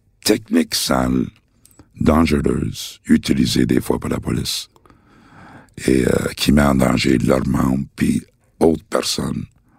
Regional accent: Montreal, Quebec, Canada; Il faut le dire que je viens de Saint-Henri, évidemment, Saint-Henri, Pointe-Saint-Charles.

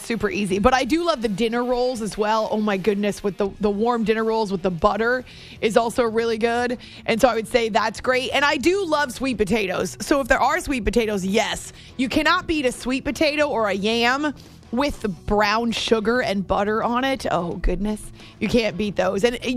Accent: New Hampshire, United States; I'm from New Hampshire, man.

